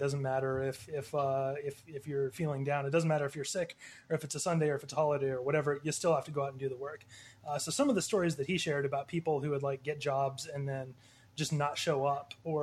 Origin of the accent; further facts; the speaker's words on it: Montana, United States; And where I grew up in Montana, very heavily white working class, with the exception of the Native American cultures here and there.